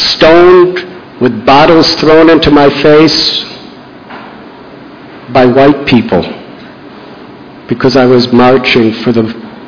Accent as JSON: {"language": "English", "country": "United States", "tie": "born there", "said": "I was born in America, where I lived, there was no traffic jams. There was no pollution. Very peaceful place."}